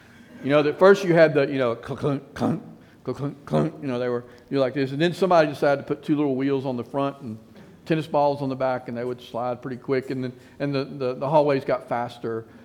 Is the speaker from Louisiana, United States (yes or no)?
yes; Zachary, Louisiana, United States; my hometown of Zachary